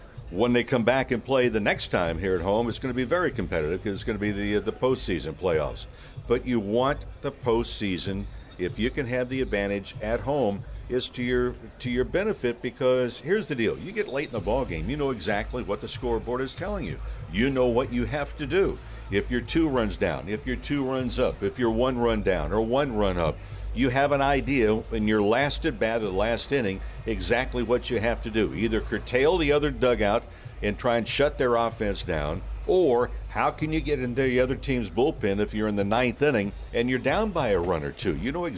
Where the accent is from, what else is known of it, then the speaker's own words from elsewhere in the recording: Santa Monica, California, United States; I grew up here in Santa Monica. I detested the Yankees.